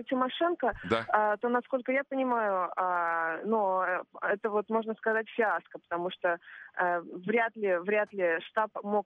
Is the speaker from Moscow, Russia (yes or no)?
yes; Moscow, Russia; Все прекрасно понимают, что я из Москвы.